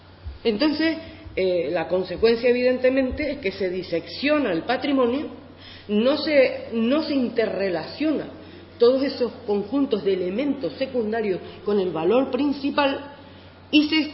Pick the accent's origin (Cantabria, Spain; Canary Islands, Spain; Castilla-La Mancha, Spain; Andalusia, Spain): Canary Islands, Spain; Güímar; porque soy de Güímar, y entonces me ha tocado la identidad, ¿no?